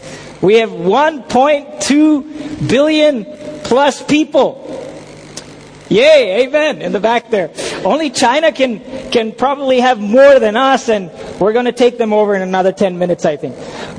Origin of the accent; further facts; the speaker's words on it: India; I am an Indian and I am proud of being an Indian.